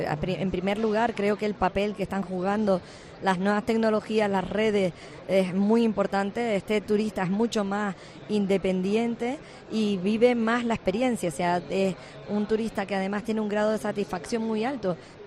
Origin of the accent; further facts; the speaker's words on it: Tenerife, Canary Islands, Spain; Y aquí estamos hablando de defender nuestra tierra, de defender Tenerife